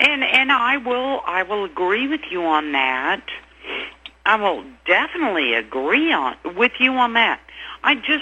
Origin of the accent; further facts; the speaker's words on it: Tennessee, United States; born there; now in Kansas, United States; I was born in Shelby County, Tennessee